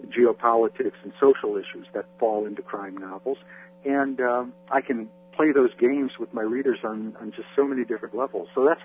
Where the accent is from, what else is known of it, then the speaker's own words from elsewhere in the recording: United States; especially being an American writing a James Bond novel set in largely in England.